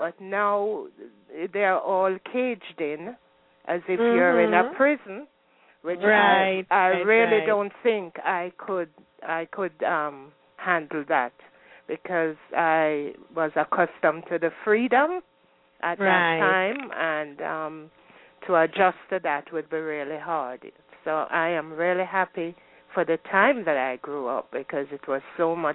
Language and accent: English; Jamaica; I just want to say that I am also happy with the time that I grew up in Jamaica